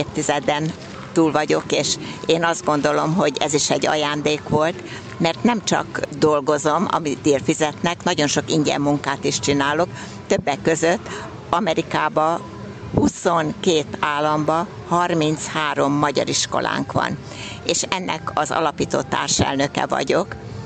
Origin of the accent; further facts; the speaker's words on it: Hungary; accent: Hungarian; van egy kis magyar akcentusom, tehát könnyen megismernek